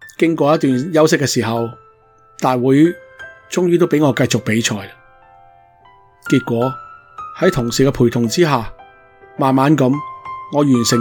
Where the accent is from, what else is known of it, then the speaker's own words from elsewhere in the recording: Hokkaido, Japan; 至少我就在日本北海道长大，十分之喜爱户外的活动和生活，对大自然就更为欣赏。